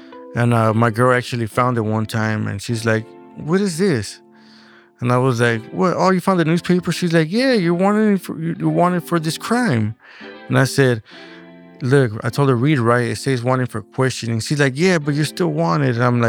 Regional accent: Winton, California, United States; moved away; also born or lived in Merced; I was born in Merced, raised in Winton. Winton's a little town, it's a bunch of woods, like almond fields, peach fields, sweet potato fields.

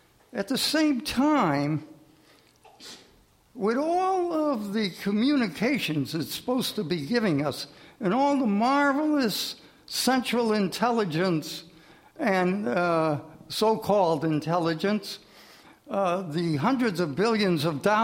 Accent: Chicago, Illinois, United States; from Chicago. I'm from the president's neighborhood.

